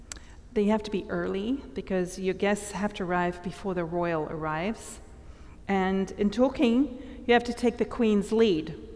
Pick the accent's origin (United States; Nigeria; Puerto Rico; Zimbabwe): Zimbabwe; I was born in Zimbabwe, and back then it was a British colony